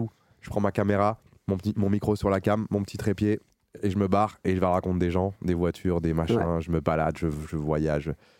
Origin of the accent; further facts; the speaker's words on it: Rennes, Brittany, France; Non, je suis né à Rennes. Mes parents ont toujours habité.